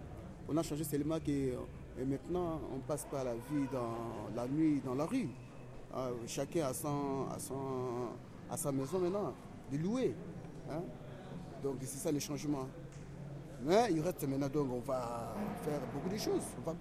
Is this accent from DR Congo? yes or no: yes; Kinshasa, DR Congo; Mais nous sommes des Congolais. Nous sommes des Congolais. On ne peut pas changer le pays. On va rester toujours au Congo.